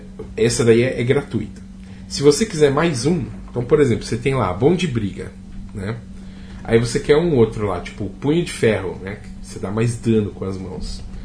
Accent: São Paulo, Brazil; Então, eu sou do interior de São Paulo e ele é de Minas Gerais.

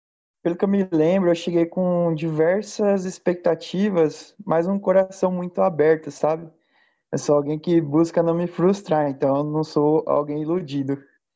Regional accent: Presidente Bernardes, São Paulo, Brazil; sou do interior de São Paulo, de Presidente Bernardes, região de Presidente Prudente, da quinta região. Hoje eu sou seminarista em São Paulo, na Igreja Metodista em Água Fria, na Zona Norte.

